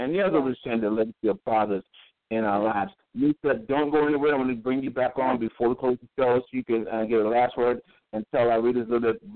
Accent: New York, United States; I'm actually from New York, so we have a lot in common there.

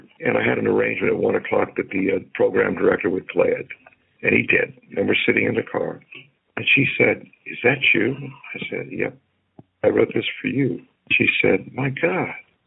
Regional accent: Tarpon Springs, Florida, United States; Basically, Tarpon Springs, with the Greek influence, was a great place to grow up. Plus, if we wanted a big town, we'd go shopping in Tampa, or we'd go hang out on Clearwater Beach and chase women, chase girls. It was just a great way to grow up.

